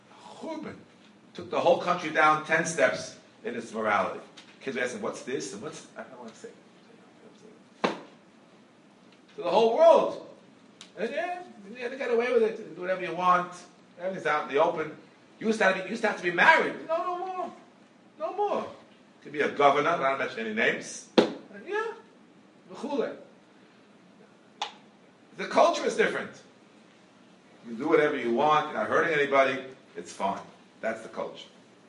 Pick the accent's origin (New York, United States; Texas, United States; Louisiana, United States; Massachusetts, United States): New York, United States; Brooklyn; I grew up a very acculturated American. Absolutely. I grew up near Ebbets Field. I was still a little young kid there. The Brooklyn Dodgers.